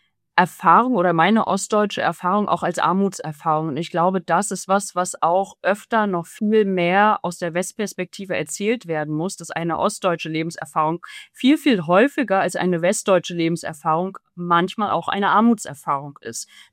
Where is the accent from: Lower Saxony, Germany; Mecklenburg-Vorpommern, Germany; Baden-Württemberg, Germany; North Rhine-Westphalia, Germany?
Mecklenburg-Vorpommern, Germany; Rostock; es war in den 90ern, in denen ich groß geworden bin in Rostock-Spalen